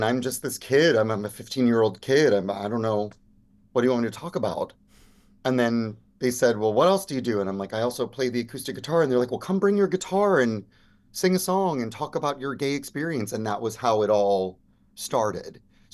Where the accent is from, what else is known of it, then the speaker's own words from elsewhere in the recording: Florida, United States; I'm from South Florida, in case you can't tell by the two neck tattoos.